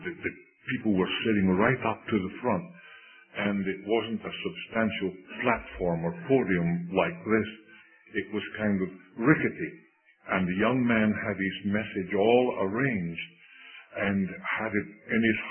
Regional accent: Scotland, United Kingdom; when we were growing up in Scotland, there was about, 25 young men.

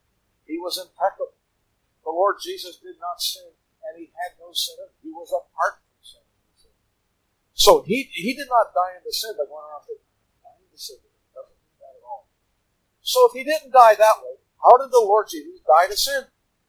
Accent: New York, United States; So, you know, I come from New York

